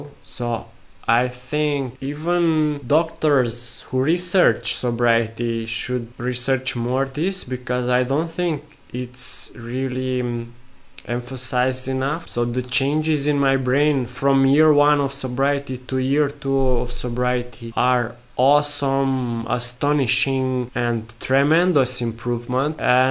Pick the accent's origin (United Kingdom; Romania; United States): Romania; English is a second language; Unfortunately, my home country, Romania, in Eastern Europe, I don't find so many videos still online about people doing it